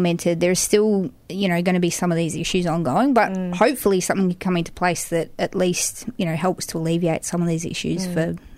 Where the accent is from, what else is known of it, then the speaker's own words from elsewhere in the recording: Melbourne, Victoria, Australia; I mean, I growing up in Melbourne, you sort of know that, like, you just know.